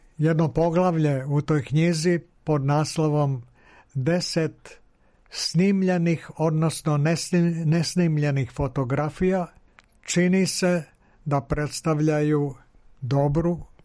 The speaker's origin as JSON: {"language": "Serbian", "town": "Slavonski Brod", "region": "Brod-Posavina County", "country": "Croatia", "tie": "born or raised there", "said": "ja sam imao detinjstva u Bosanskom Brodu prve tri godine, tamo sam se rodio, onda sljedećih 7 godina do 10. svoje godine u Slavonskom Brodu."}